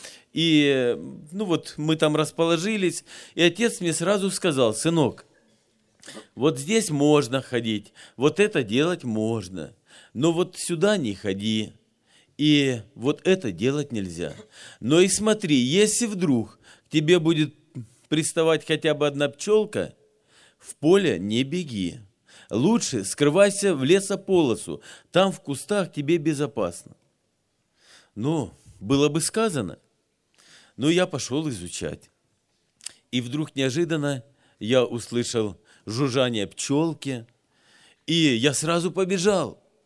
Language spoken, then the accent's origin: Russian; Apsheronsk, Krasnodar Krai, Russia; Я родился и вырос вот здесь, в Апшеронске. У нас горы, лес, ущелья, водопады.